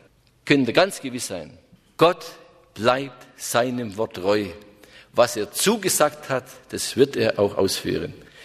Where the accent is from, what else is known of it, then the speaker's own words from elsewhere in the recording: Baden-Württemberg, Germany; Hohenlohe, wo ich herkomme, aus der Hohenlohe